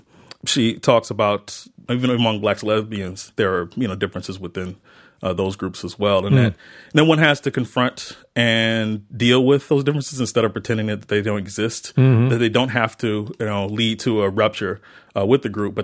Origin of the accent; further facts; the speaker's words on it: Mississippi, United States; Tougaloo College, which is an historically black college in my home state of Mississippi